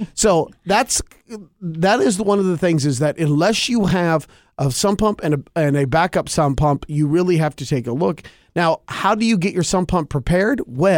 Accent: Colorado, United States; I'm from Colorado, I don't have problems driving in the snow.

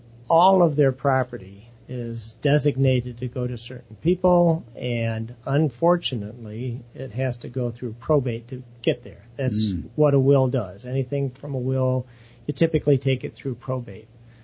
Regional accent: Toledo, Ohio, United States; You know, I was born and raised in Toledo. I went to Central Catholic High School, went to the University of Toledo.

